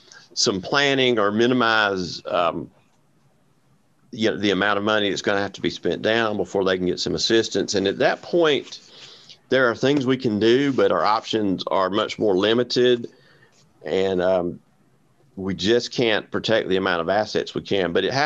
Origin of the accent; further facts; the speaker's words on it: Rome, Georgia, United States; I grew up in Rome, went to model high school.